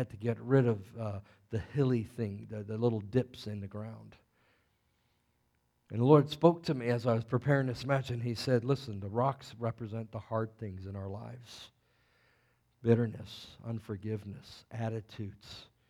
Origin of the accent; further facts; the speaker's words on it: Hampton, Virginia, United States; I was brought up in Hampton, Virginia